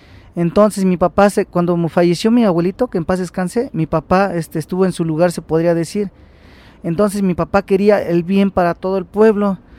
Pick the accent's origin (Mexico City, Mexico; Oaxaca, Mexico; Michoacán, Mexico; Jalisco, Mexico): Oaxaca, Mexico; San José Tenango; Y pues nosotros venimos de la comunidad de Altamira, San José Tenango.